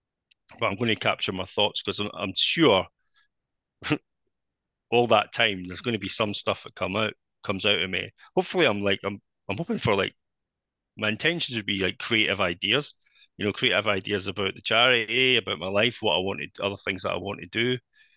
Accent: Scotland, United Kingdom; which is just even more remarkable as a Scotsman being in Germany doing that task.

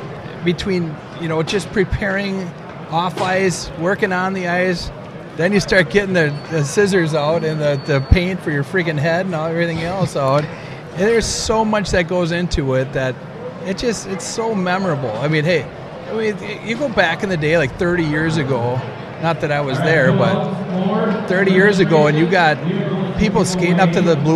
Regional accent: Saint Paul, Minnesota, United States; born and raised on St. Paul's East Side, where it's all about blue-collared hard work, looking out for each other and telling them how it is.

